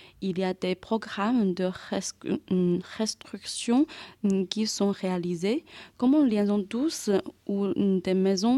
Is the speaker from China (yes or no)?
yes; China; French is a second language; now in Bourges, France; Bonjour tout le monde … je viens d'en Chine. Je suis étudiante de Beaux-Arts Bourges, je suis 5e année.